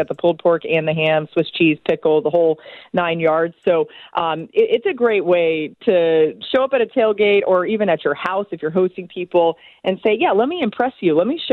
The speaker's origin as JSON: {"language": "English", "town": "Atlanta", "region": "Georgia", "country": "United States", "also_born_or_lived": "Florida", "said": "I'm from Atlanta and then went to Florida."}